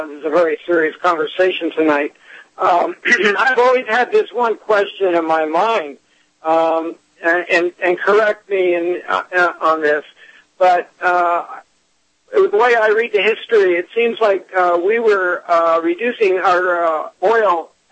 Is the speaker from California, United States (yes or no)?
yes; California, United States; I'm a Californian and I'm living here on the California coast